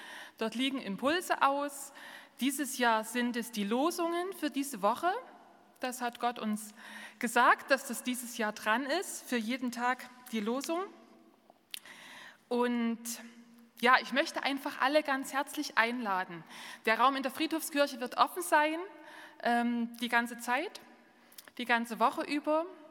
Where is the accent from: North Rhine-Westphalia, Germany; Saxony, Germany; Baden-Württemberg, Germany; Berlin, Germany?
Saxony, Germany; Dittersdorf; ich bin ja auch aus Dittersdorf, nicht aus Amtsberg, sondern aus Dittersdorf